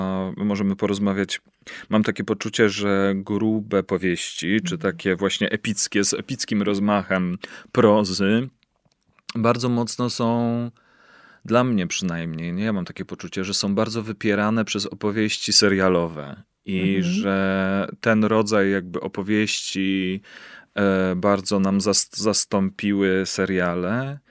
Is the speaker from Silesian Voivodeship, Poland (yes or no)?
no; Kielce, Świętokrzyskie Voivodeship, Poland; Tak, urodziłem się w Kielcach i wychowywałem się w Kielcach